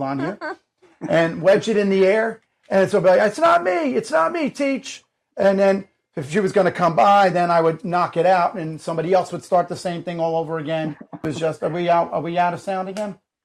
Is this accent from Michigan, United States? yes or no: no; New Jersey, United States; I'm Italian from North Jersey.